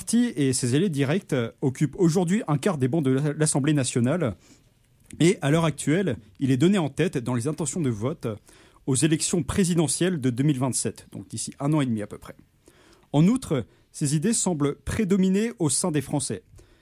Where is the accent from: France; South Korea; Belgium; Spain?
France; now in Sherbrooke, Canada; Et moi aussi, je suis français.